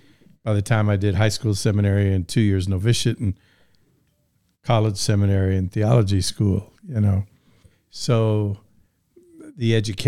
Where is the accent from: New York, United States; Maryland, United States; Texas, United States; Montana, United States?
Texas, United States; Houston; I had wanted to be a priest from the time I was a young boy growing up in Houston, and who admired the priests in our parish pre-Vatican II